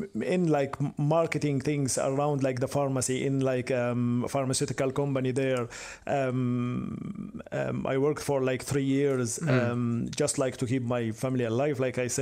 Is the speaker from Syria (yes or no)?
yes; Homs, Homs Governorate, Syria; Originally, I'm from Homs, the third biggest city in Syria.